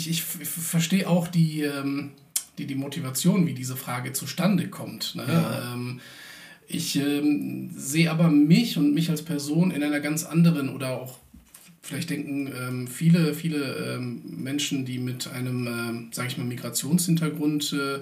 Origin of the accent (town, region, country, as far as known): Germany; born or raised there